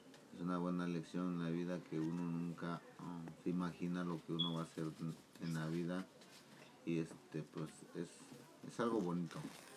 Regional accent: Puebla, Mexico; moved away; nací en México, del estado de Puebla. Y yo en mi niñez fui muy feliz porque allá en México la niñez es muy diferente acá.

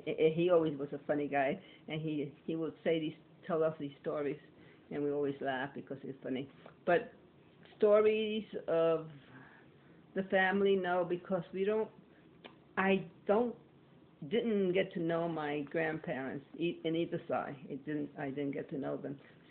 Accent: Puerto Rico; born there; Okay, I was born in Puerto Rico.

